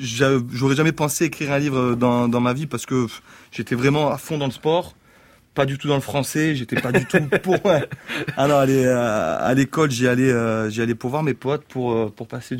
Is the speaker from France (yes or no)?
yes; Antibes, Provence-Alpes-Côte d'Azur, France; accent: southern; Ah, je viens... Je viens de la Côte d'Azur.